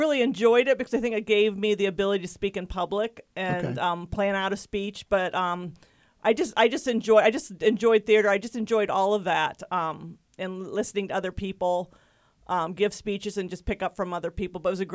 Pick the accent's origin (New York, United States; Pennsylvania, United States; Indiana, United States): Indiana, United States; Logansport; also born or lived in East Coast; we moved to Logansport in the 70s. I actually was born on the East Coast, and my parents are from the East Coast.